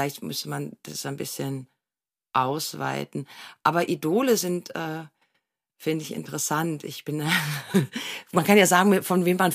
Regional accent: Germany; Ich komme aus Deutschland.

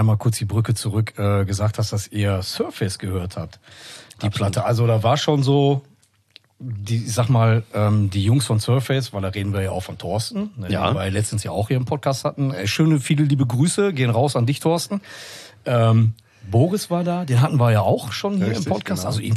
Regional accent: North Rhine-Westphalia, Germany; wir kommen aus dem Ruhrpott, das ist halt einfach so.

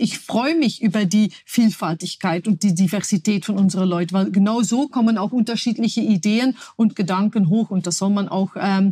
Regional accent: Belgium; now in Germany; Und ich kann da jetzt drüber urteilen, als Belgierin.

